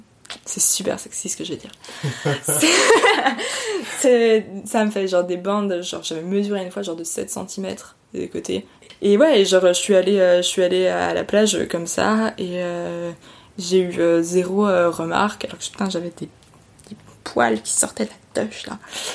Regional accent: France; je suis française, j'ai mes papiers

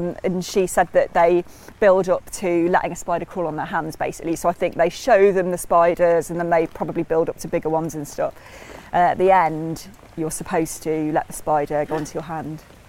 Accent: Matlock, East Midlands, United Kingdom; also born or lived in Hull / Cheshunt; I was born in Hull and then moved to Cheshunt in Hertfordshire when I was two, then moved to Matlock when I was six. So I do really consider it my hometown.

